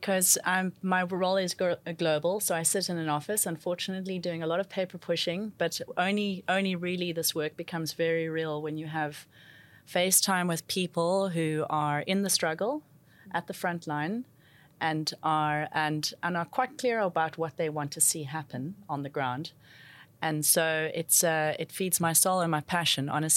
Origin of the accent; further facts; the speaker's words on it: Cape Town, Western Cape, South Africa; now in Rome, Italy; I'm not Italian, as you can hear. I'm also South African, born and raised in Cape Town, but living in Rome